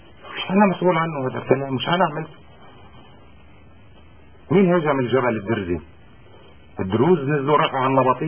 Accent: Lebanon; انا مواطن لبناني مسلم سني،

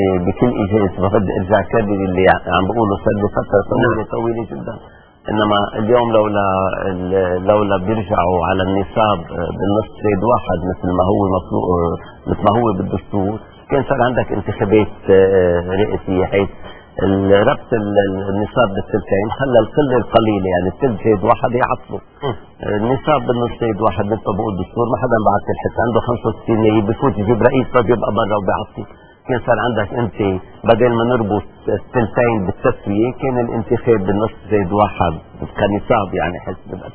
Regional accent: Lebanon; نحن عندنا بلبنان اليوم

